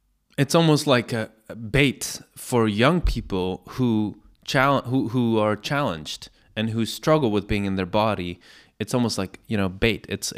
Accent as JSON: {"language": "English", "region": "Prague", "country": "Czechia", "tie": "born or raised there", "said": "Walking around in my hometown, walking around in Prague, what is so clear to me is that there's all these beautiful buildings"}